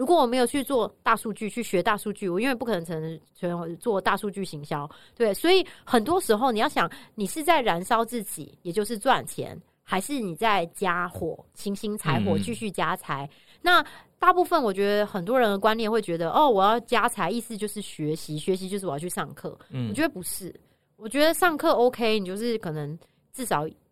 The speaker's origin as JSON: {"language": "Chinese", "country": "Taiwan", "said": "特别是我们都是台湾人嘛"}